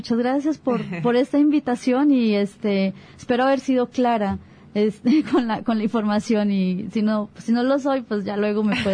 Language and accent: Spanish; Colombia; soy por colombiana.